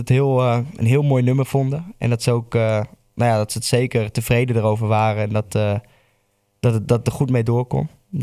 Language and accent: Dutch; Apeldoorn, Gelderland, Netherlands; Uit? Vanuit Apeldoorn.